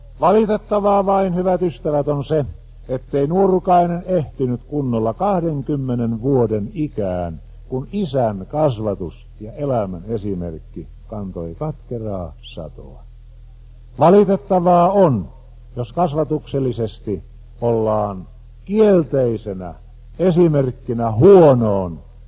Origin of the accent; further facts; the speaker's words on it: Satakunta, Finland; Minä olen kotoisin Satakunnasta